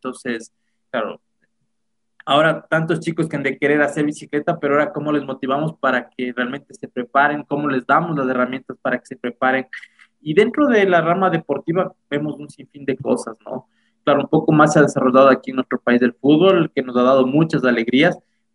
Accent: Ecuador; si somos los ecuatorianos

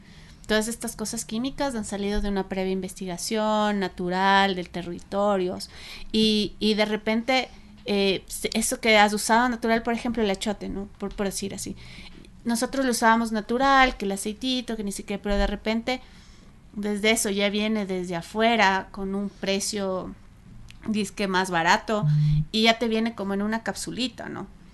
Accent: Ecuador; como latinoamericanos, no sé, en este caso ecuatorianos

